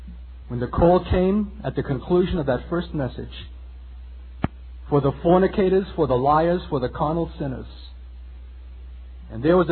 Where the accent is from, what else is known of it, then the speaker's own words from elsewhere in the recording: Brooklyn, New York, United States; And I can go back in my own memory, living in this city, growing up in Brooklyn